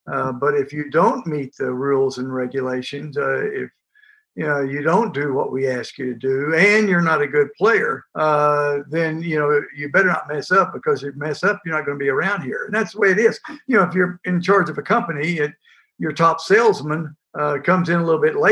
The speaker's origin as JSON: {"language": "English", "town": "Port Arthur", "region": "Texas", "country": "United States", "tie": "born or raised there", "said": "I grew up in Port Arthur, Texas, right there on the water."}